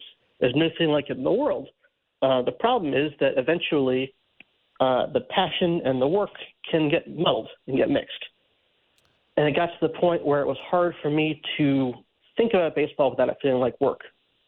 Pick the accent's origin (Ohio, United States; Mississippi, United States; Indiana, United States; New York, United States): Ohio, United States; Cleveland; actually with the Guardians, which was my hometown team.